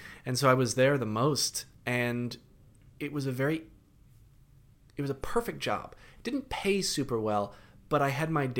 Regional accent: Connecticut, United States; now in New York City, United States; So when the pandemic hit, I left the city, and I grew up in Connecticut. So I went back up to my parents' house in Connecticut

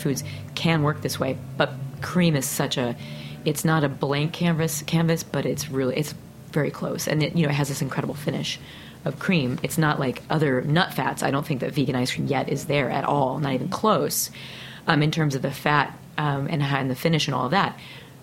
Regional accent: Peoria, Illinois, United States; I grew up in Peoria, Illinois.

